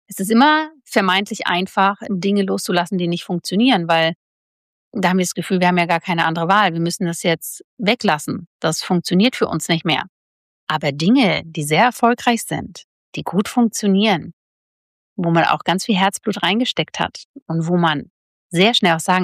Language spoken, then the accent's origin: German; Bavaria, Germany; ich bin ja in Bayern aufgewachsen